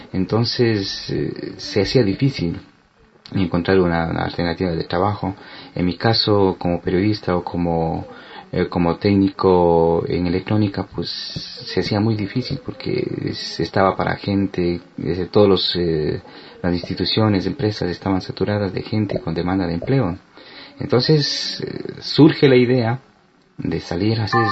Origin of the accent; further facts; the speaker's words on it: Cuenca, Azuay, Ecuador; Entonces quizás esa visión que tenía de mi ciudad, de mi pueblo, me daba de Cuenca, sí, de Cuenca del Austro